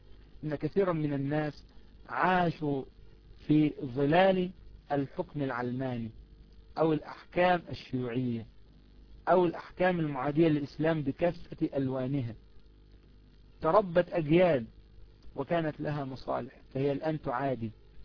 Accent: Egypt; فبعض المرشحين عندنا في مصر أعلن برنامجه الانتخابي

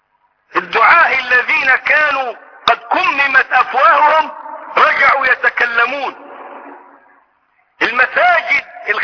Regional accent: Egypt; حتى أيام يوسف والي أتى بشجر الغرقد فزرعه عندنا في مصر

